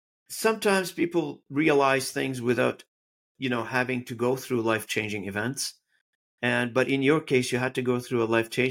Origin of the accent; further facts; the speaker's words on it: Beirut, Beirut Governorate, Lebanon; moved away as an adult; I was born and raised in the Civil War in Lebanon in Beirut back in the days.